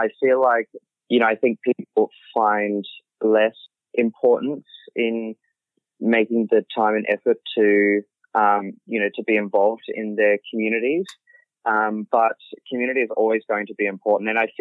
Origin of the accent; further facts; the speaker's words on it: Brisbane, Queensland, Australia; I mean, I grew up in Brisbane